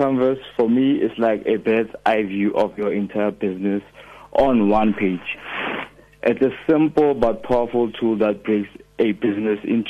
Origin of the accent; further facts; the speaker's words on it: Krugersdorp, Gauteng, South Africa; I'm from Kruger's Dorp West in Mohali City.